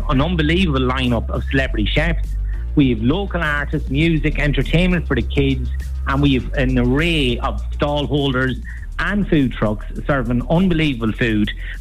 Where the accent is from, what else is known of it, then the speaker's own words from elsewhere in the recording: Sligo, Connacht, Ireland; Sligo's my hometown. I'm just delighted to give something back to Sligo.